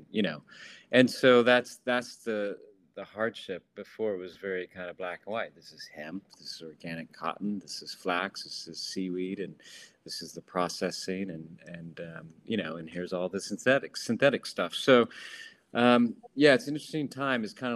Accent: Tennessee, United States; Sure, I grew up in Tennessee on the horse farm.

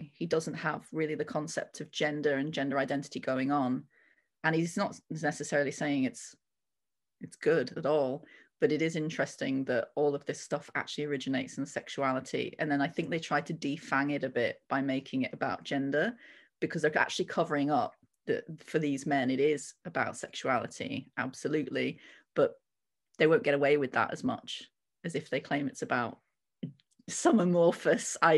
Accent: Wakefield, Yorkshire and the Humber, United Kingdom; And it's Wakefield Prison, which is my hometown, by the way, Wakefield.

